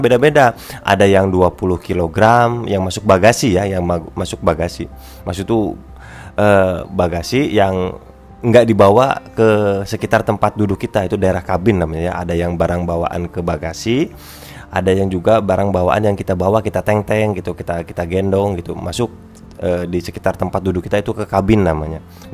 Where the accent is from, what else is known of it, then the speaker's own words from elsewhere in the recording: Indramayu, West Java, Indonesia; Kalau di kota-kota besar ada, tapi kalau di kota saya sendiri di Indramayu sini enggak ada gitu.